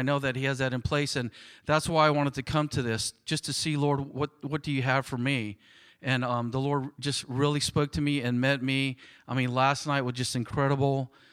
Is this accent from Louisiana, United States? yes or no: no; Hawaii, United States; the same church that I was raised in Hawaii and got saved in, it's the same one that he got saved in.